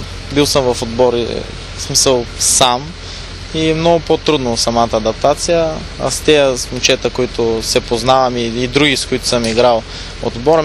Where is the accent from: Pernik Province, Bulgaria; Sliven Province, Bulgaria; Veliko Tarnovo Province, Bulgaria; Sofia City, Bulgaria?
Sliven Province, Bulgaria; Sliven; Аз съм си от Сливен по принцип